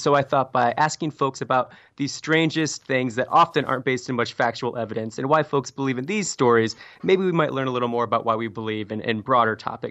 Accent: Indiana, United States; about 45 minutes from my hometown in Indiana.

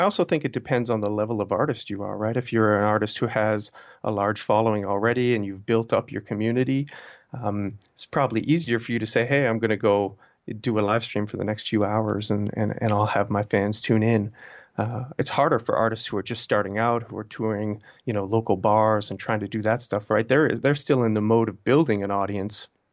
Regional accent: Canada; born or raised there

